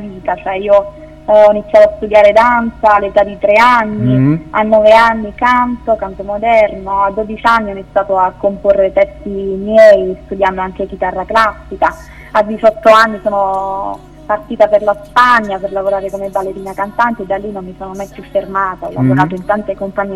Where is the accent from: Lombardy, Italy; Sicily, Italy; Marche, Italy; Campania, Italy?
Campania, Italy; Salerno; Perché io sono di Salerno.